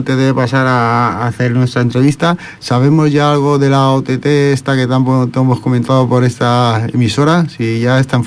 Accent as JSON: {"language": "Spanish", "region": "Catalonia", "country": "Spain", "said": "Soy catalán, pero de raíces extremeñas"}